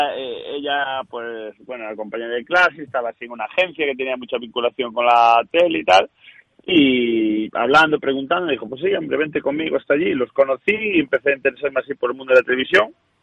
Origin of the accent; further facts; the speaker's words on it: La Picoña, Spain; Y yo, que soy de la Picoña.